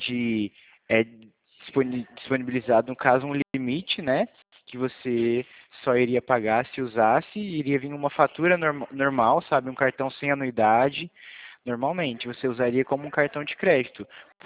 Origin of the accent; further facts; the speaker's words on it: Franca, São Paulo, Brazil; Meu DDD é 16, tá? Eu sou aqui da cidade de Franca.